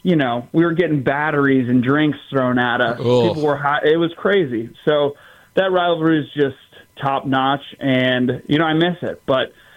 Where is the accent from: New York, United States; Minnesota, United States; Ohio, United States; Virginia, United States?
Ohio, United States; I'm from Ohio, so, and I was actually in Ohio watching it.